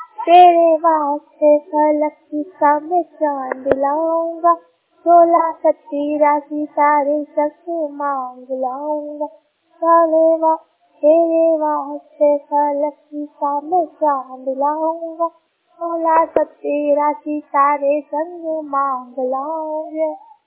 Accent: Sulpa Kheda, India; मेरे गांव का नाम सुल्पा खेड़ा है

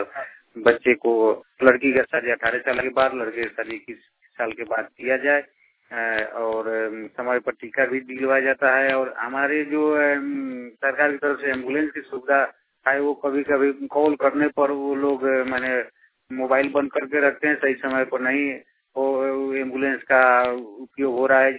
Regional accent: Motihari, Bihar, India; घर पशुरामपुर, पोस्ट मुड़ापुर, थाना त्रिगुले, जिला पूर्वी चंपारण, मोतिहारी। मैं एरिया क्लब मोतिहारी से बोल रहा हूँ।

